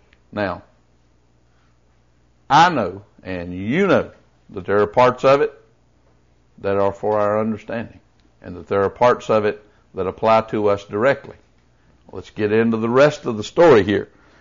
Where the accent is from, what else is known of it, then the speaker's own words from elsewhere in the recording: the Carolinas, United States; And I'm from Carolina.